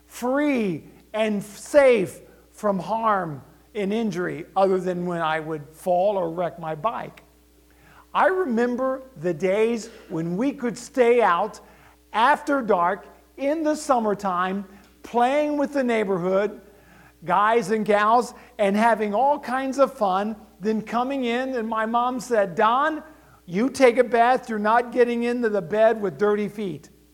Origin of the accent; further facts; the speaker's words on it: Ohio, United States; I had the opportunity of going back to my hometown in Southwest Ohio, a town located between Dayton and Cincinnati, Ohio.